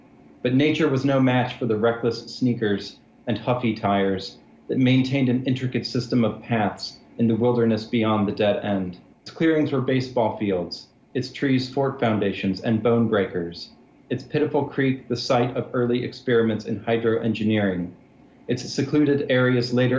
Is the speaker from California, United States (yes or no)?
no; Chicago, Illinois, United States; now in Michigan, United States; my home is in Michigan now, but I grew up near Chicago. So I grew up hating the Red Wings and cheering for the Blackhawks.